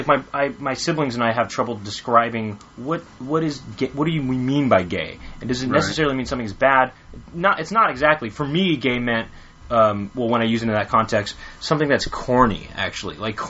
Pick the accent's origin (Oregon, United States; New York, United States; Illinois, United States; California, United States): California, United States; Los Angeles; I grew up with it. I grew up in Los Angeles.